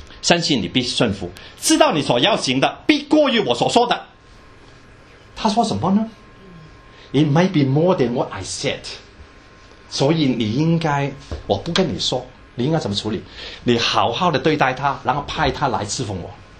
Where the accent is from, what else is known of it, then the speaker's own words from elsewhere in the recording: China; 就好像我们中国人买一个老奴隶了回来，叫他阿旺阿财，是吗？